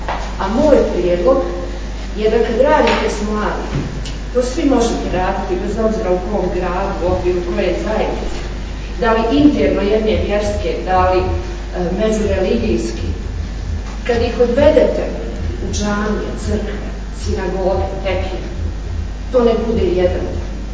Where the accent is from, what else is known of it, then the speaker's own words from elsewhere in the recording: Bosnia & Herzegovina; i kao Bosanka Hercegovka, i sve ostalo.